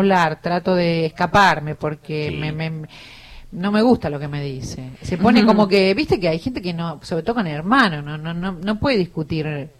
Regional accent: Chivilcoy, Buenos Aires Province, Argentina; yo voy a seguir abonando mi tierra, la del girasol en Chivilcoy.

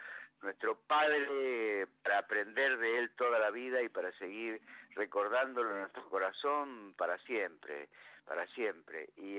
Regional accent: Argentina; la paradoja estructural que somos como argentinos

